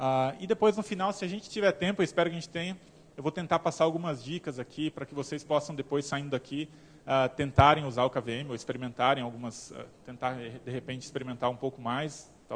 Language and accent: Portuguese; Brazil; eu sou brasileiro, vou falar em português.